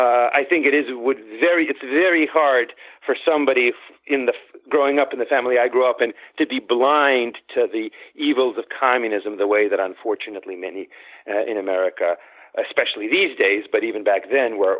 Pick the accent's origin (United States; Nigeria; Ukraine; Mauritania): Ukraine; Kyiv; born there; first language ru; English is a second language; So I was born in Kiev, which was then in the Soviet Union, but really what it was in the Russian Empire.